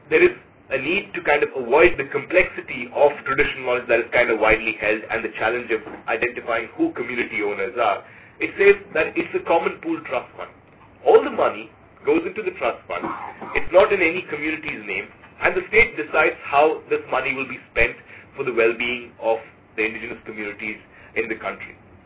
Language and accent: English; South Africa; if I, as a South African, would like to use some of this traditional knowledge commercially